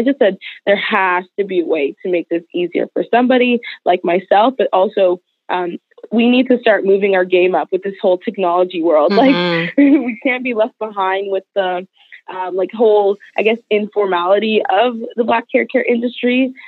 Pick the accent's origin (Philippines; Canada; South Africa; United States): Canada; I imagine me born and raised in Canada, just moving to a different city, have a hard time finding hairstyles.